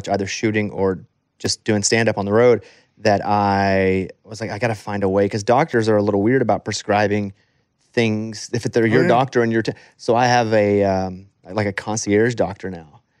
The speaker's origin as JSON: {"language": "English", "region": "Arkansas", "country": "United States", "said": "because I'm from Arkansas. We used to do that, too."}